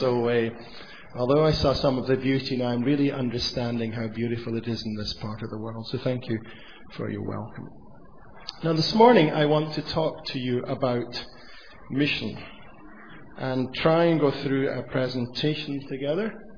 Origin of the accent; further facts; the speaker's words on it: Aberdeen, Scotland, United Kingdom; now in England; I am a Scot living in exile in the south of England, but I remain a Scot at heart. I come from Aberdeen.